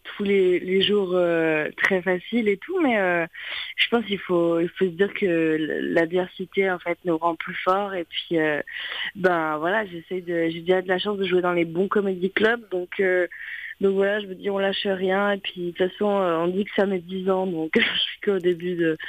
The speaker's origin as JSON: {"language": "French", "region": "Geneva", "country": "Switzerland", "said": "je suis genevoise, j'ai l'habitude que les gens me chambrent là-dessus"}